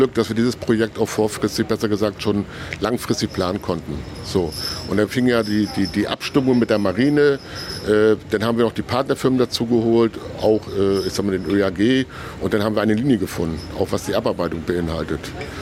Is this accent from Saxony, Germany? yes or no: no; Stralsund, Mecklenburg-Vorpommern, Germany; Ja, also ich persönlich, ich bin ja gebürtiger Stralsunder